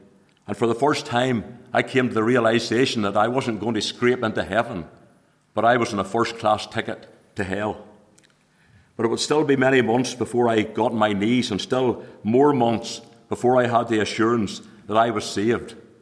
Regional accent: Northern Ireland, United Kingdom; Now, I was born here in the Moyle Hospital in 1955. I was reared up the road about 9 miles or so, and we were sent to Second Ballyeaston Presbyterian Church and Sunday School.

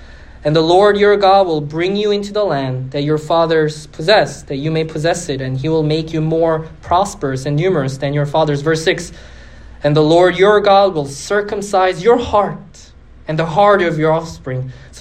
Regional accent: Philadelphia, Pennsylvania, United States

